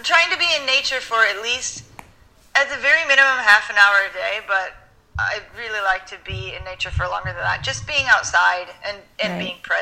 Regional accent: Iowa, United States; In Iowa, I actually really love Iowa.

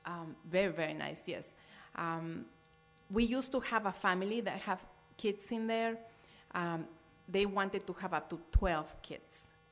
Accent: Mexico City, Mexico; also born or lived in Chihuahua; I'm from Chihuahua, but I grew up in Mexico City.

